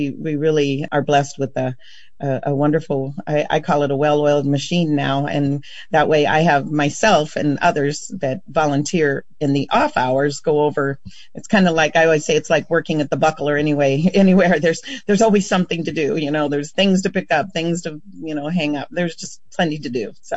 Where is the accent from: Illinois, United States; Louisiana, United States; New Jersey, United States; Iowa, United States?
Iowa, United States; Like I said, I'm from Western Iowa and I went to a Catholic school.